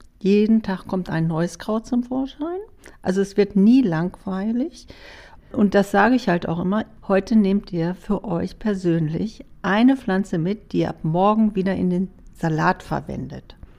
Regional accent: Hannover, Lower Saxony, Germany; born there; geboren in Hannover. Dann sind wir aufs Land gezogen und wir sind eine Großfamilie gewesen und wir haben mitten im Wald gewohnt

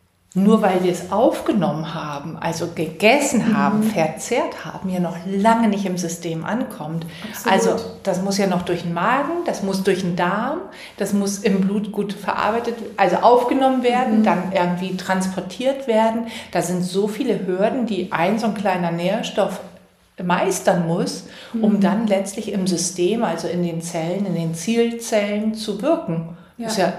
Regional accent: Northern Germany, Germany

